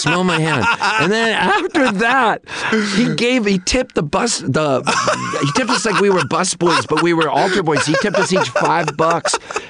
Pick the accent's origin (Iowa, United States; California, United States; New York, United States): California, United States; Pasadena; also born or lived in Canada; Well, we moved from Canada when I was a kid to Pasadena.